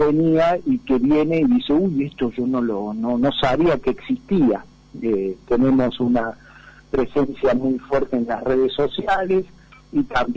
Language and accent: Spanish; Buenos Aires Province, Argentina; now in Villa Rumipal, Argentina; Exactamente, era oriundo, ahora soy oriundo de Villa Rumipal.